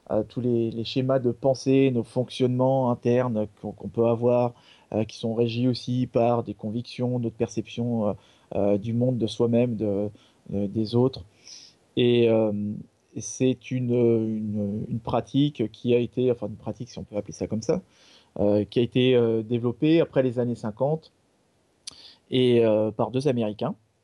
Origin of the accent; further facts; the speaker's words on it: Île-de-France, France; Alors, d'où je viens, déjà, je viens de la région parisienne.